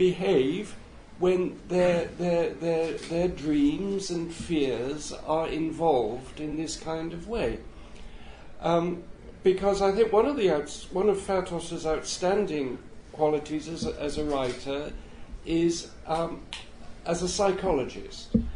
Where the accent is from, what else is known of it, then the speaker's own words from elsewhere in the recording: United Kingdom; Well, reading it as a foreign reader, and specifically as a British reader, what was very striking for me